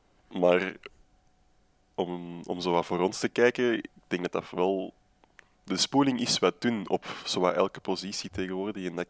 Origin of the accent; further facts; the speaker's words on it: Borgerhout, Flanders, Belgium; Oorspronkelijk ben ik van Borgerhout. Dus dat is in de buurt al.